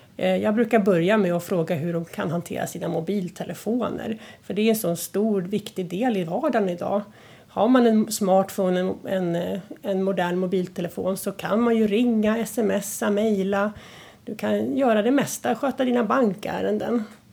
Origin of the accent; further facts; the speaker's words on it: Stockholm, Stockholm County, Sweden; now in Hälsingland, Sweden; i grund och botten så är jag från Stockholm och det brukar höras med min dialekt. Även om den är lite blandad med lite hälsingemål. För det är där jag bor i dagsläget då, i Hälsingland.